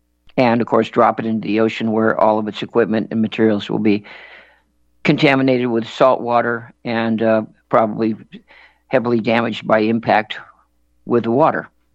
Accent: United States; I'm just an American.

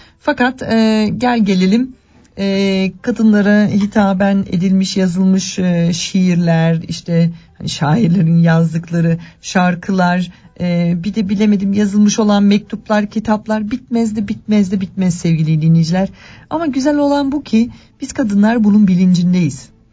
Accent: Istanbul, Turkey; Ben bunu bir İstanbullu olarak söylüyorum.

